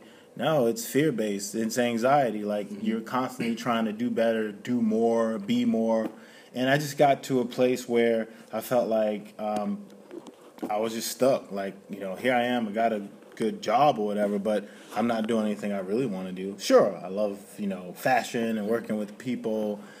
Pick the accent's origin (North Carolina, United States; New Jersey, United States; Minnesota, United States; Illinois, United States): New Jersey, United States; So, it's just my autobiography. I grew up in New Jersey.